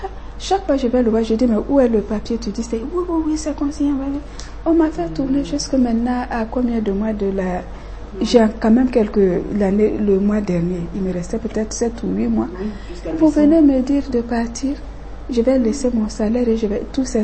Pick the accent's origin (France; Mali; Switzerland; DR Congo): Mali; now in Côte d'Ivoire; moi, tout le monde sait que je suis malienne, mais depuis 72, décembre 72, je suis arrivée en 73, par mon mariage, j'ai la nationalité ivoirienne.